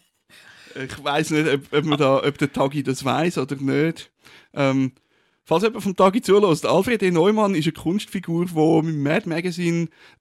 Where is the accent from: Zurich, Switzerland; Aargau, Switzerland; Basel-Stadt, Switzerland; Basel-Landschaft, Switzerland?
Zurich, Switzerland; ich bin in Zürich aufgewachsen.